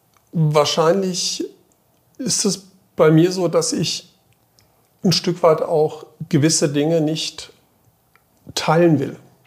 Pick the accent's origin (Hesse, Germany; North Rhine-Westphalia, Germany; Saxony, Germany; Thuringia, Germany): Hesse, Germany; Frankfurt; born there; als gebürtiger Frankfurter, bei Eltern seinerzeit mal aus Kroatien, auf dem Weg nach Australien, wo du ja mal gelebt hast, in Frankfurt hängen geblieben.